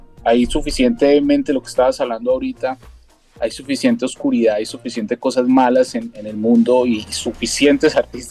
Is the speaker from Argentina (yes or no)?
no; Colombia; now in United States; Yo soy colombiano.